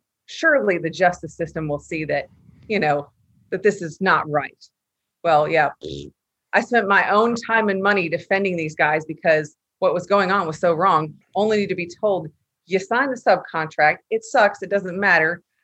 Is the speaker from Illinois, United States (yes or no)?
yes; Illinois, United States; I'm originally from Northern Illinois. I grew up there